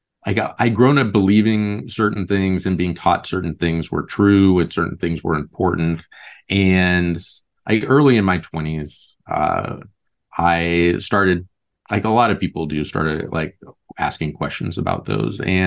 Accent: Omaha, Nebraska, United States; also born or lived in Lincoln; now in Portland, United States; I grew up in Lincoln and Omaha, Nebraska, but I've lived in Portland, Oregon for the last 17 years now.

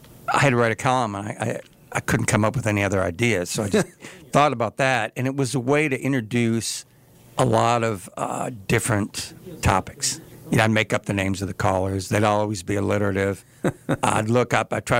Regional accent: Minneapolis, Minnesota, United States; I'm from Minneapolis.

